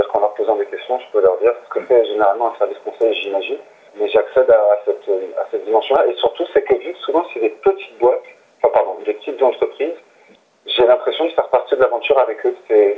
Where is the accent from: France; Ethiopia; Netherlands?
France; now in North America; Moi, j'ai quitté la France il y a 15 ans.